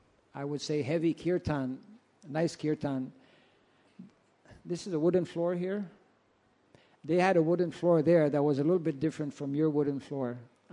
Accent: Ontario, Canada; So when I left the temple to go to my hometown, that was in Northern Ontario

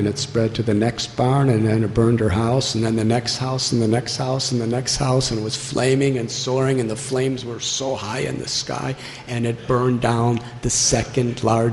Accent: Chicago, Illinois, United States; I'm from Chicago. In the 1800s, there was the Great Chicago Fire.

